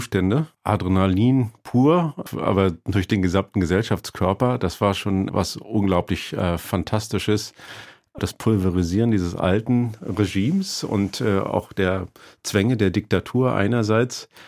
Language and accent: German; East Germany, Germany; Naja, ich komme ja aus der DDR